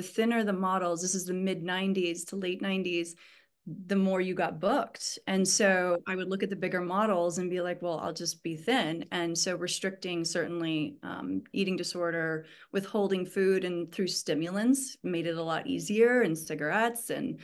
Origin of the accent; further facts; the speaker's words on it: Montana, United States; also born or lived in Michigan; So I was raised in Montana, although via Michigan.